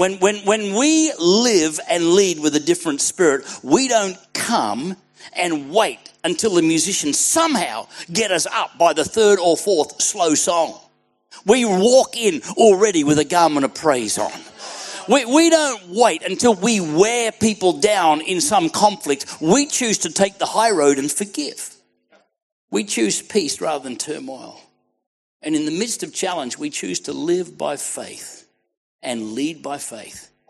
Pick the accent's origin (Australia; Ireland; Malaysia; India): Australia; from Australia.